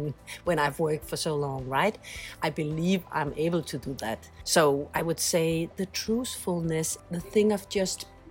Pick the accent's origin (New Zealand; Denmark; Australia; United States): Denmark; Copenhagen, Capital Region; from Copenhagen, casting director, working since 1997, I think.